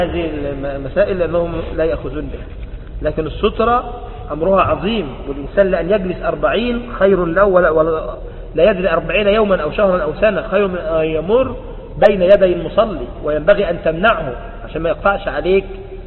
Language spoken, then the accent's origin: Arabic; Egypt